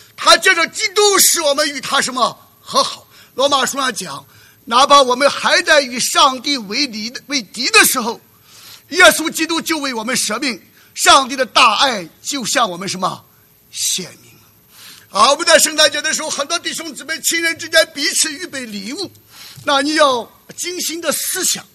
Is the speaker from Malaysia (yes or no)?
no; China; 当我们出生在中国大陆的小的时候读书，很大的动力就是为中华崛起而读书